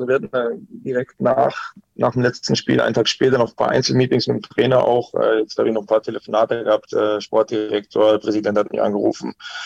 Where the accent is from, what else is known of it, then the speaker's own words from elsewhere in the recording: Geltingen, Germany; moved away as an adult; also born or lived in Regensburg / Düsseldorf; du weißt ja, wo ich herkomme, 1500 Einwohnerdorf in Geltingen. Da war jetzt so der erste große Schritt eigentlich nach Regensburg. Da bist du zwar nur 1,5 Stunden weg vom Elternhaus, sage ich mal.